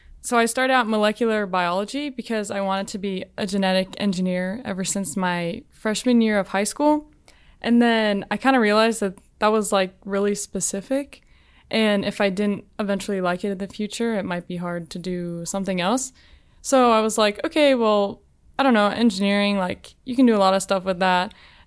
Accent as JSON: {"language": "English", "region": "Florida", "country": "United States", "moved": "yes", "lives_now": "Alabama, United States", "said": "I'm originally from South Florida, an hour north of Miami. And in 2015, I moved to Alabama."}